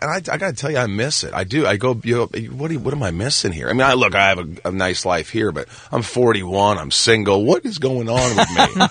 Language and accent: English; Newburgh, Indiana, United States; Newburgh in Evansville, Indiana.